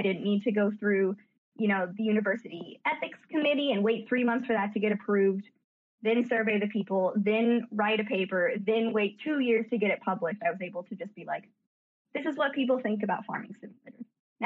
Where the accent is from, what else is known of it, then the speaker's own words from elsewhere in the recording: United States; accent: American; now in Ireland; which is funny because I know you guys can probably all tell that my accent is American, but I actually live in Ireland, who's the Euro.